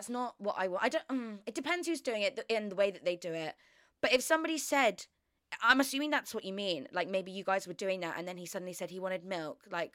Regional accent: Australia; He started to talk in a Southern American accent. We're Australian.

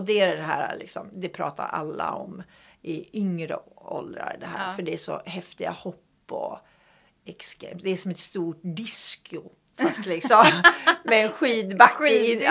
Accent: Hudiksvall, Gävleborg County, Sweden; Han kommer dessutom från Bergsjö, Hudiksvall. Där jag kommer ifrån.

